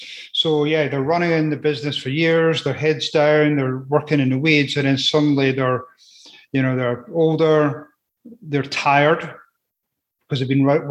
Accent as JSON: {"language": "English", "town": "Edinburgh", "region": "Scotland", "country": "United Kingdom", "tie": "born or raised there", "said": "I grew up in Edinburgh, Scotland, and, you know, had a pretty normal, you know, childhood."}